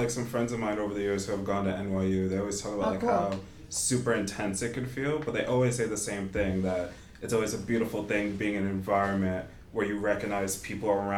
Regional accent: New York, United States; I grew up partially in Rockland County, which is outside of the city.

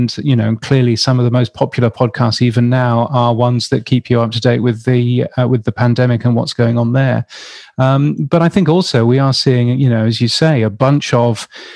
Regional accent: United Kingdom; as a British person who grew up with most of the media that I consumed not containing any advertising whatsoever

